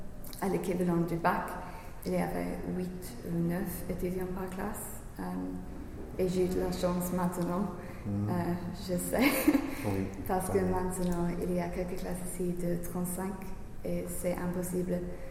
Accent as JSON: {"language": "French", "region": "England", "country": "United Kingdom", "accent": "English", "second_language": "French", "said": "je sais que j'ai un accent anglais, parce que bien sûr, je suis anglaise."}